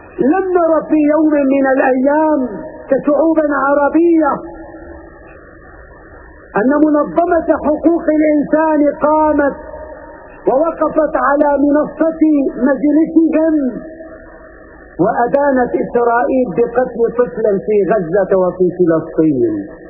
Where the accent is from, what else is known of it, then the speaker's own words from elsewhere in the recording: Syria; إننا كسوريين وكعرب نحترم القوانين الوضعية والدولية